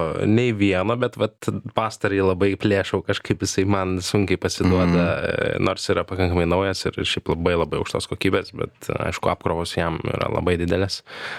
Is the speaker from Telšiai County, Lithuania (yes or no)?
no; Šiauliai, Šiauliai County, Lithuania; also born or lived in Tauragė / London; now in Vilnius, Lithuania; Tai aš gimiau Tauragėj, užaugau Šiauliuose, save laikau šiauliečiu, subrendau Londone